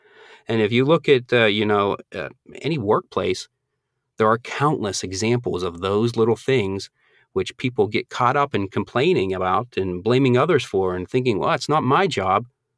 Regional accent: Northeast, United States; Now, I'm originally from the Northeast, so when I moved down here, I thought alligators were, I thought they were like rattlesnakes.

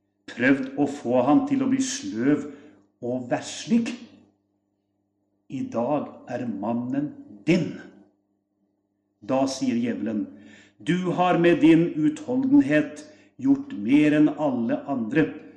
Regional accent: Heddal, Telemark, Norway; Hjemme i Heddal, i min heimbild, så hadde vi noen sånne små

